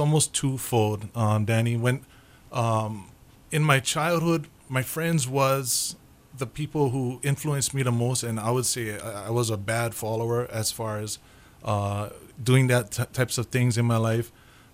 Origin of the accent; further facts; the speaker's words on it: Honolulu, Hawaii, United States; I grew up on the beautiful hills of Papakolea, right on the homestead, right up by Punchbowl.